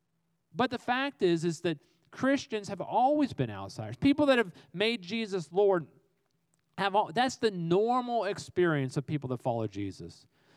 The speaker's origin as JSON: {"language": "English", "town": "Arlington", "country": "United States", "tie": "born or raised there", "said": "Even when I was a kid, I grew up in Arlington in the 1970s."}